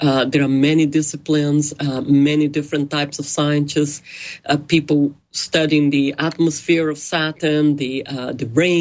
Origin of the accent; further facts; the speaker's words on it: Brazil; But I come from Brazil, and when I was growing up, there were not many Brazilian astronauts.